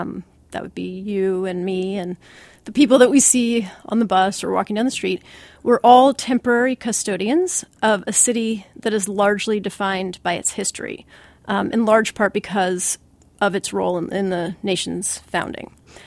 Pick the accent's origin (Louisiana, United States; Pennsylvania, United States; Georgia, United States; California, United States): Pennsylvania, United States; Philadelphia; I am a native Philadelphian and I'm from Center City, and I say this with all due respect to my fellow Philadelphians